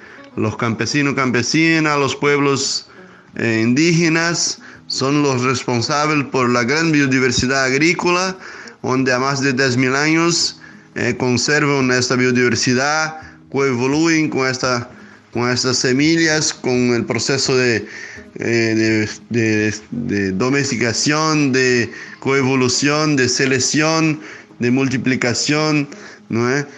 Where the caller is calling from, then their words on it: Brazil; Un saludo especial desde Brasil. … Soy dirigente del Movimiento de Pequeños Agricultores y también como campesino.